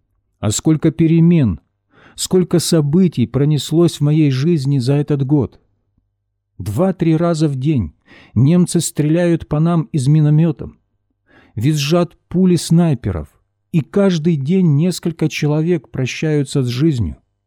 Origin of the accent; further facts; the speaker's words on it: Poltava Oblast, Ukraine; Так было в моем родном селе на Полтавщине десятки лет тому назад.